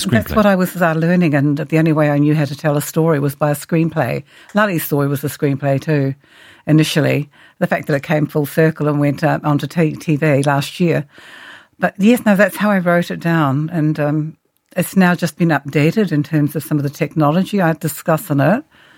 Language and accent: English; New Zealand; Growing up in New Zealand